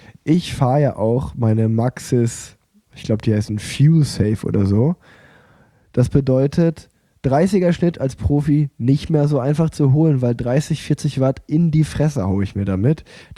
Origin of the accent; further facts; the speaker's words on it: Unna, North Rhine-Westphalia, Germany; born there; gebürtiger Unneraner, meine Oma wurde in Letmathe geboren, das heißt, es ist gar nicht mal so weit weg.